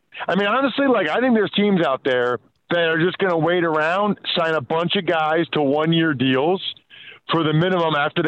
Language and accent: English; Reading, Pennsylvania, United States; if you grew up where I grew up in Reading, Pennsylvania, you're a diehard Eagles fan outside of Philly.